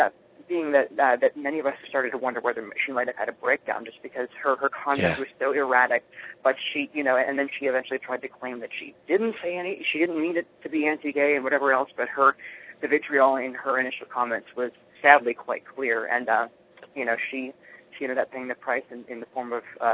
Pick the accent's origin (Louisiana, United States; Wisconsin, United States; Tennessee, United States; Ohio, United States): Wisconsin, United States; The other day, I'm originally from Wisconsin, and the governor of Wisconsin, Scott Walker